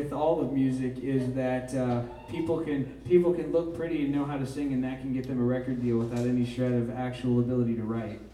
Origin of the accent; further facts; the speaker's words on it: Sedalia, Missouri, United States; Actually, I am from Sedalia.